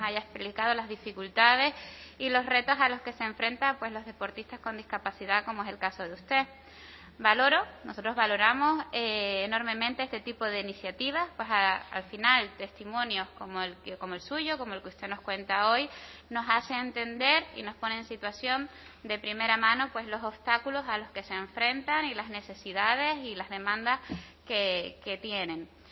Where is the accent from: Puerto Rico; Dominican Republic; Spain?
Spain; Canary Islands; como Canaria